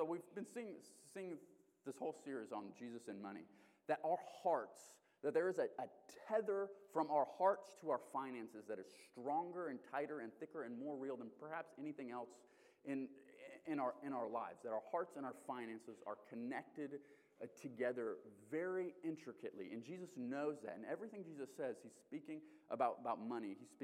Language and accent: English; Kasilof, Alaska, United States; accent: Kasilof; This is a Kasilof accent, as you can tell. So I'm from here, but I did live in South Carolina for a time.